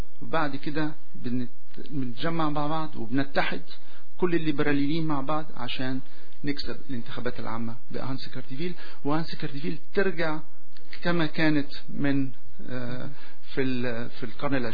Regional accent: Quebec, Canada; انا كيبيكي كندي، فخور باصلي، ان امي من الشام وابويا من القدس، لكن بنشوف اليوم أنا مين. اليوم أنا فخور أني كيبيكوا، وفخور أني كندي،

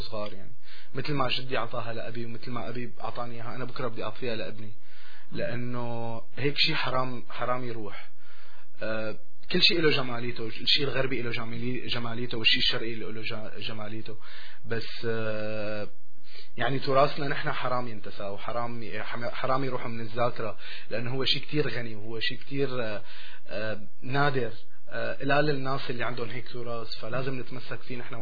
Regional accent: Syria; أول ما يعرفوا أني من سوريا أول شيء بيستغربوا

